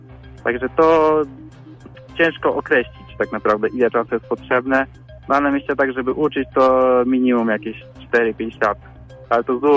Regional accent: Puławy, Lublin Voivodeship, Poland; now in Lublin, Poland; Pochodzę z Puław, ale uczę tutaj bądź też online.

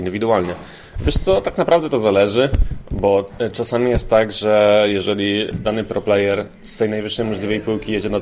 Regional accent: Lublin, Lublin Voivodeship, Poland; ja jestem z Lublina, kibicuję Motorowi od dziecka

